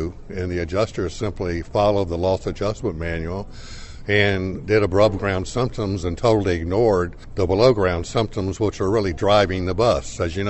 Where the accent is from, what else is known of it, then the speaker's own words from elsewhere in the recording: Lakeland, Florida, United States; I'm an attorney from Lakeland, Florida.